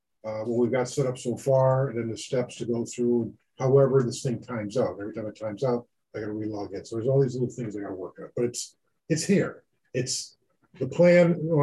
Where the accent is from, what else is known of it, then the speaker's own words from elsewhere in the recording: Vernon, Connecticut, United States; where I come from Vernon, most seniors live in some sort of housing facility.